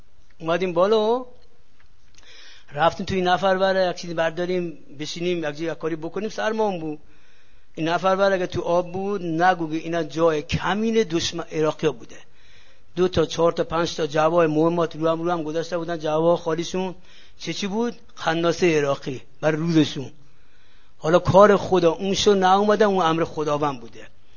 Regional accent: Yazd, Iran; گفتیم بابا ما بچه یزدیم

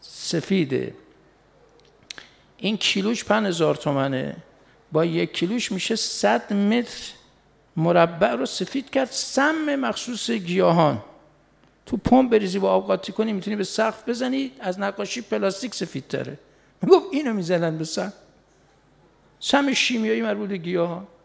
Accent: Mashhad, Razavi Khorasan, Iran; نمیدونست که ما بچه مشهدیم

